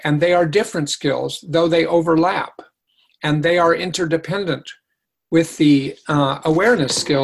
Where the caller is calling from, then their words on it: Massachusetts, United States; I'm talking from Massachusetts at 6 o'clock Eastern Time.